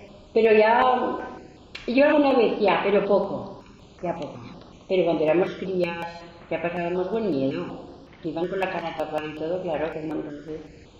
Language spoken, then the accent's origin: Spanish; Madrid, Community of Madrid, Spain; Ah, pero soy de Madrid.